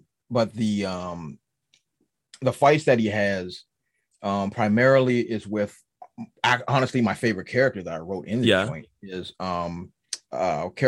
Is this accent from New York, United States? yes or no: no; Washington, District of Columbia, United States; A little background. I'm from Washington, D.C.